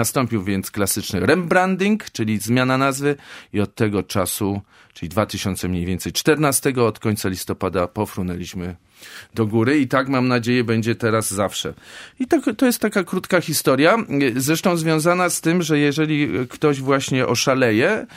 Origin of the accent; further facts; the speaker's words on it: Kraków, Lesser Poland, Poland; choć jestem z urodzenia i z pokoleń Krakusem